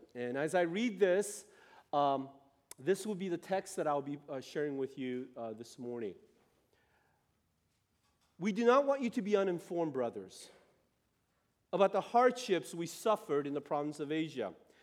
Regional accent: United States; English is a second language; But I grew up in America

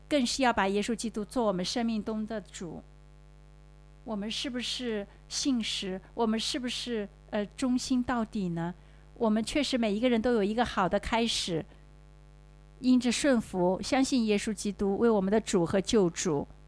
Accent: China; 我是一个中国人

